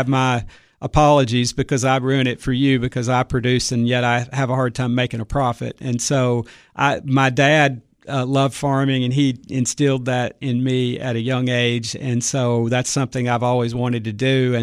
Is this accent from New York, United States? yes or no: no; Cookeville, Tennessee, United States; No, I grew up in Cookeville.